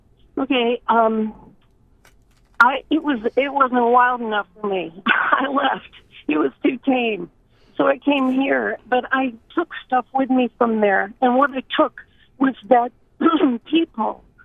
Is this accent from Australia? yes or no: no; Denmark; English is a second language; moved away as an adult; now in United States; I came here from Denmark, okay, in the little town that I lived in Denmark 30 years ago.